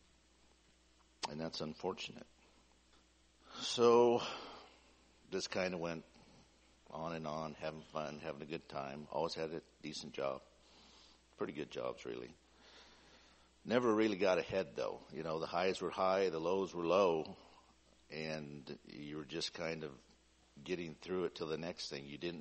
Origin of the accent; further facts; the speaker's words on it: Astoria, United States; I was born and baptized in Astoria, raised in Astoria, with a short stint 1 year in the first grade in Swinson.